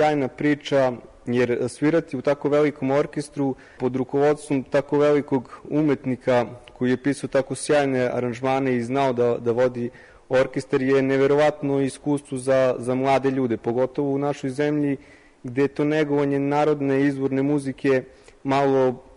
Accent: Petrovac na Mlavi, Braničevo District, Serbia; Iz Petrovca na Mlavi.

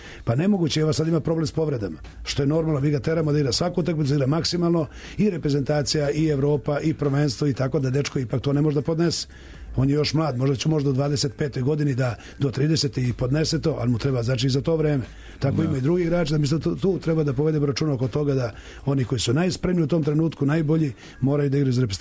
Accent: Kraljevo, Šumadija and Western Serbia, Serbia; ja sam iz Kraljeva

